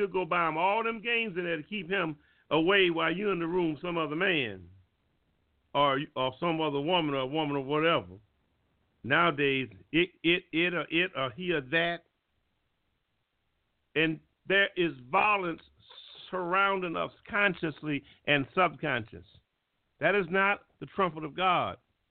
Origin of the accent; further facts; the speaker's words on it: Alabama, United States; I'm from Alabama.